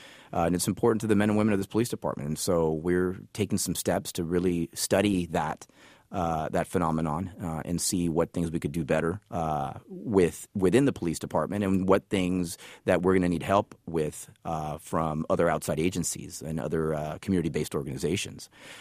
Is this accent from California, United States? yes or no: yes; San Jose, California, United States; English is a second language; also born or lived in Puerto Rico; I was born in Puerto Rico. I moved here when I was very young. I learned how to speak English in San Jose.